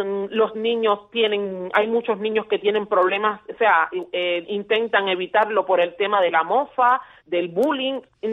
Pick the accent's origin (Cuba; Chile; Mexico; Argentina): Cuba; moved away; yo de Cuba me fui y aún no tenía conciencia de esto. Tengo que decir también que yo me fui de Cuba hace 10 años.